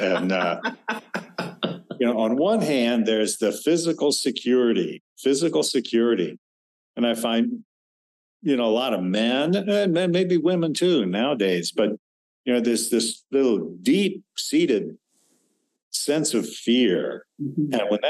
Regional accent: Wilmington, Delaware, United States; when I was a small child, growing up in Wilmington, Delaware in the 1950s

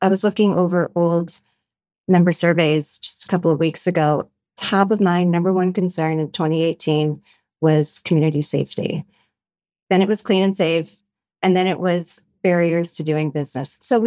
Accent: Pennsylvania, United States; now in Vancouver, Canada; I grew up on the Pennsylvania side of the Pennsylvania-New York state border in a very, very small town.

